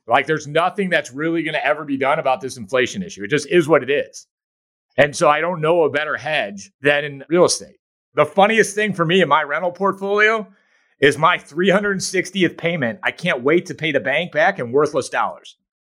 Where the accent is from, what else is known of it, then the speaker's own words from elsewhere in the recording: United States; And that's a great thing about being American. Like, we are the most creative